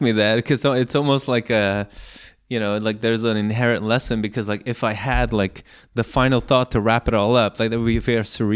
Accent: Prague, Czechia; Walking around in my hometown, walking around in Prague, what is so clear to me is that there's all these beautiful buildings

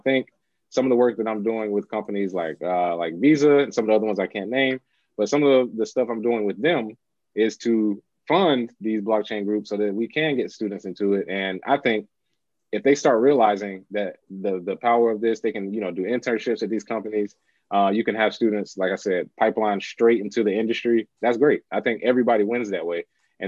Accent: Charlotte, North Carolina, United States; Well, in my hometown of Charlotte, my mom actually runs Innovative Learning.

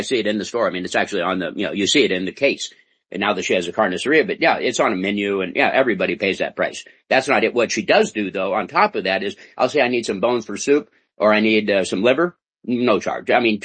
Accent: United States; now in Mexico; I'm an American born. I'm raised in America. I know the laws

